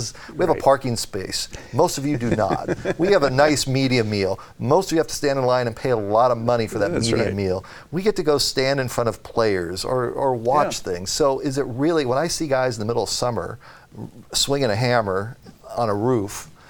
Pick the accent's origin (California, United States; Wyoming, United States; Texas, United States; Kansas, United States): California, United States; San Diego; You know, I grew up in San Diego, and Ted Leitner is still doing it.